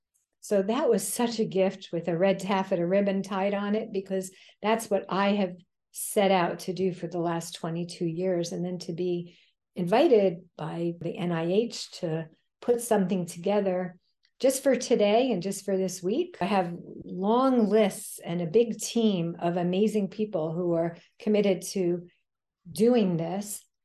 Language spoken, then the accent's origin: English; New York, United States; And because I have two speeds as a New Yorker, fast and faster